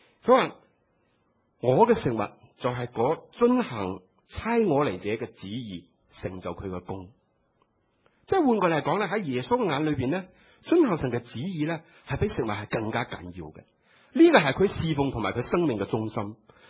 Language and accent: Chinese; China; 尤其是我们中国人，是不是？你想想我们中国人见到面打招呼讲什么？